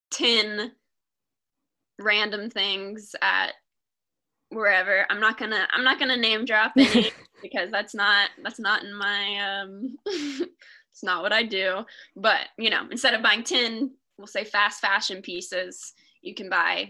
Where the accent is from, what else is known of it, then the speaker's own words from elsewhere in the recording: Arkansas, United States; so I'm from Northwest Arkansas, which is, I mean, my friends make fun of me because I talk about it so much